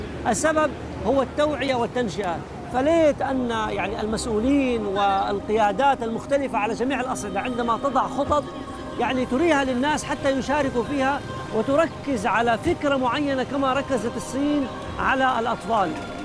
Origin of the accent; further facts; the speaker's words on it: Saudi Arabia; يعني أنا أتخيل نحن في السعودية من جدة إلى مكة